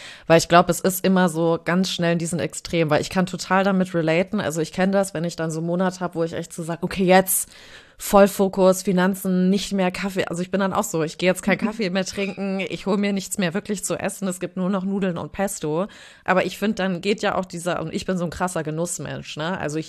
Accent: Frankfurt, Hesse, Germany; ich bin in Frankfurt im Taunus aufgewachsen

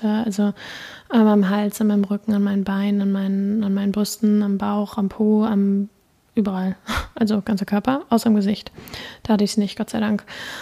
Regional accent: Northern Germany, Germany; Ich bin eine Norddeutsche und habe sehr, sehr, sehr viel Zeit in meinem Leben am Meer verbracht.

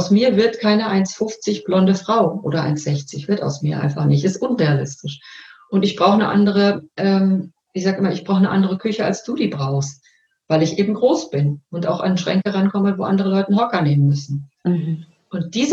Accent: North Rhine-Westphalia, Germany; born there; Ich bin ja aus dem Ruhrgebiet geboren

